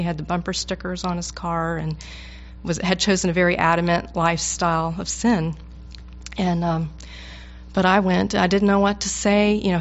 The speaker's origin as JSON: {"language": "English", "town": "Atlanta", "region": "Georgia", "country": "United States", "tie": "born or raised there", "said": "I was brought up in Atlanta, Georgia, by very Southern parents, and as part of our culture, you don't offend people."}